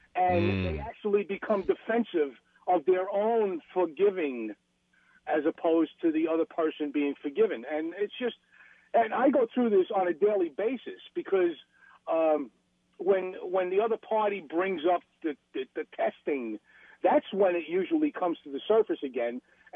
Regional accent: Brooklyn, New York, United States; accent: New York; also born or lived in Queens; Yeah, I was born in Mashpee, Queens. I was raised in Brooklyn.

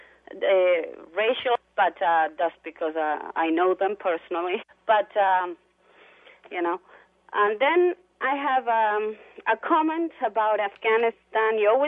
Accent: Kosovo; English is a second language; I'm from Kosovo, and I really wanted to thank you.

